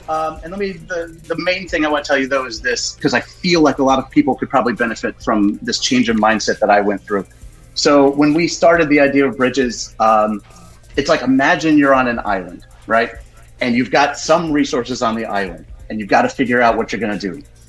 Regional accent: Tampa, Florida, United States; Me and my partners, Tampa, Florida, man.

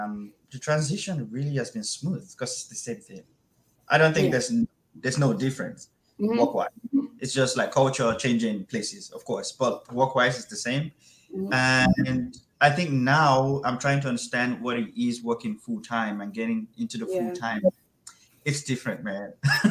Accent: Nigeria; I loved the fact that I grew up in Nigeria

